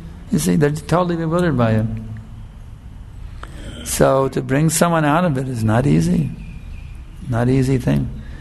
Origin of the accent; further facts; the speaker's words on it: United States; I just think back to the culture I grew up in America in the 50s and 60s.